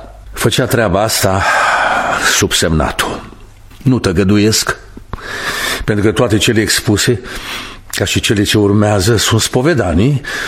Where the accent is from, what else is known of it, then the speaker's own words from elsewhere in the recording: Unțești, Ungheni District, Moldova; un copil al foametei, ca și cei care au mărturisit până acum, aveam 18 ani și eram învățător în satul meu natal, Unțești, raionul Ungheni.